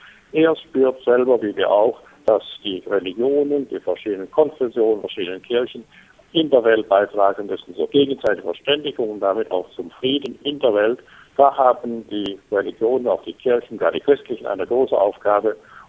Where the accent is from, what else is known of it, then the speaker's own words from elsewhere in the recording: Filipova, Vojvodina, Serbia; now in Germany; Ich bin hier geboren, bin dann auch hier von 1946 nach Deutschland gekommen. Ich habe hier meine Wurzeln, das ist die Heimat meiner Kindheit. Mein Heimatort, Filipova, war ein deutscher Ort.